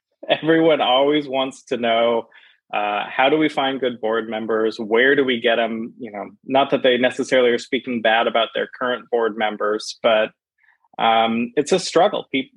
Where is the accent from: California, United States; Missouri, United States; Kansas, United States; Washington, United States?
Washington, United States; Tacoma; That's my hometown of Tacoma, Washington.